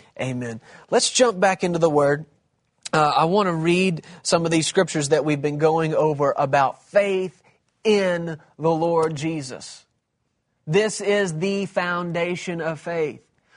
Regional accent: United States; I'm from America. I pastor there in Texas, and I'm a part of Kenneth Copeland Ministries.

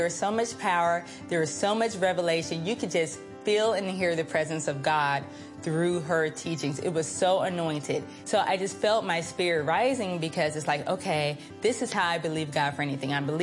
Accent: Wichita, Kansas, United States; I'm from Wichita, Kansas.

